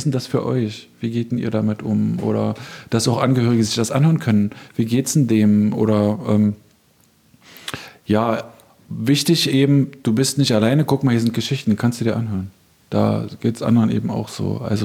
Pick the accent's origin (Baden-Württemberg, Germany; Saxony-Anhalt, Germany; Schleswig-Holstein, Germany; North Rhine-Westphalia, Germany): Saxony-Anhalt, Germany; Magdeburg; Ja, ich bin ja Magdeburger Kind, das muss ich auch noch dazu sagen.